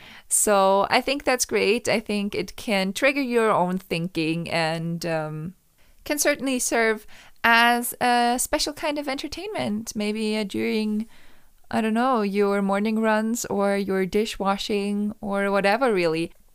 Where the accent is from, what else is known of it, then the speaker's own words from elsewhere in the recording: Austria; English is a second language; And of course, I grew up in Austria. So it would be weird if I had nothing Austrian in me. But at the same time, as I said, I don't feel very much Austrian.